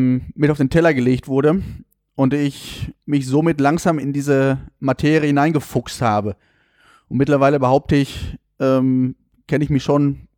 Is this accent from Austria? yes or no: no; Warendorf, North Rhine-Westphalia, Germany; born there; ich bin 40 Jahre alt, bin gebürtiger Warndorfer